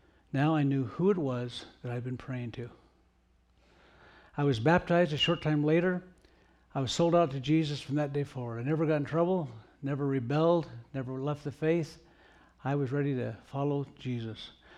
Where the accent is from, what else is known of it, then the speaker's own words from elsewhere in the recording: El Monte, California, United States; born there; About that same year, 1955, I was born in El Monte, California.